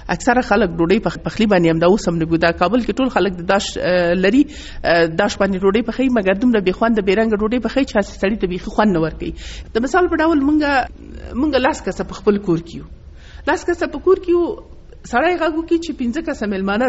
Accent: Nangarhar, Afghanistan; زه چون د ننګرهار یم

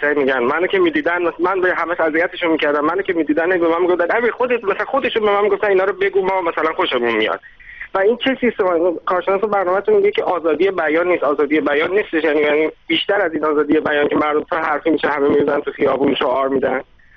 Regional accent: Iran

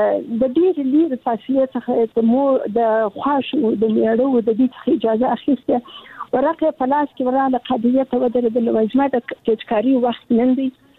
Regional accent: Kandahar, Afghanistan; also born or lived in Kabul; زه د کندهار یم، د کندهار د دنیا انالیسي کې مې زده کړې وکړې او کابل پوهنتون ته ولاړم.

